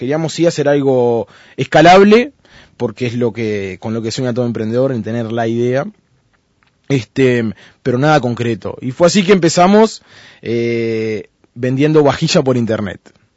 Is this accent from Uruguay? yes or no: yes; Salto, Uruguay; moved away as an adult; vivo solo porque soy oriundo de Salto, entonces vivo, a los 18 años me vine a estudiar.